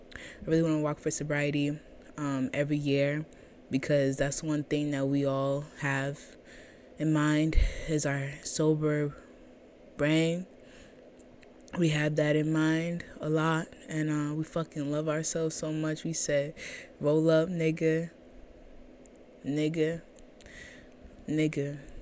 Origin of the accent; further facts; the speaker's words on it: Boston, Massachusetts, United States; We are from Boston, Mass. We fucking love it here.